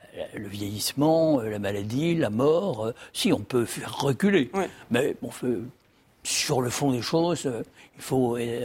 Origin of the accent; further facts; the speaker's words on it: Bourgogne-Franche-Comté, France; le héros, Julien Sorel, vient de Verrières, dans le Haut-Doubs, qui est mon pays d'origine.